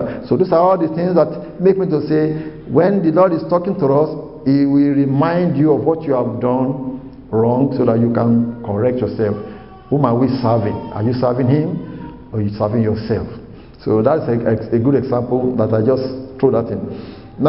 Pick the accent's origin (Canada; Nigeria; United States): Nigeria; I was in Africa many years. I came from Nigeria